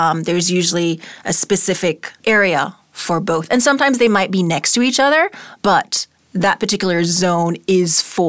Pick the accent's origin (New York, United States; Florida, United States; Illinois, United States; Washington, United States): Florida, United States; Miami; Well, I grew up in Miami, and the part that wasn't downtown Miami, so it was very clear that I lived in a residential area.